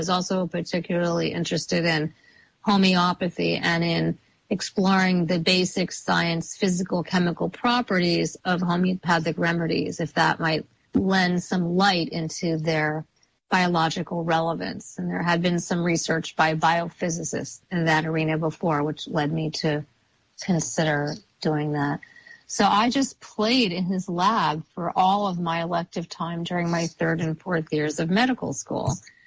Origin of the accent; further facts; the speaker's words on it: New York City, New York, United States; As I mentioned, I'm a New Yorker, and if I'm crossing the street